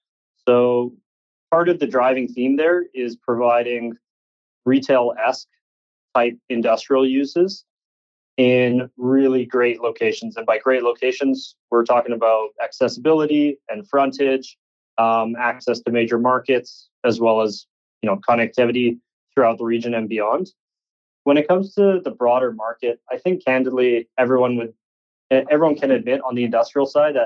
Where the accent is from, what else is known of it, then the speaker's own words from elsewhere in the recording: Burnaby, British Columbia, Canada; So local, born and raised in Burnaby, and I graduated from SFU's BD program in 2017